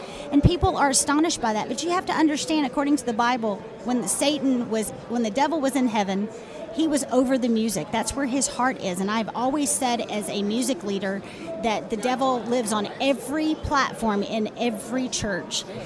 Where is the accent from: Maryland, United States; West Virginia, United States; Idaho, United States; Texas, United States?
Texas, United States; I'm from Texas, and I said, nope. I'm staying right where I'm at.